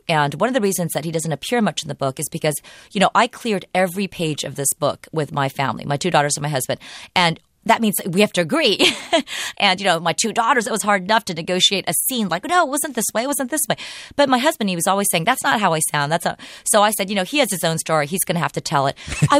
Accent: California, United States; Because, first of all, I'm not an immigrant. You know, I was raised in the United States, here in California.

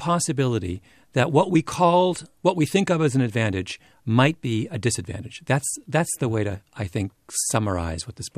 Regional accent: Canada; Well, I'm a Canadian.

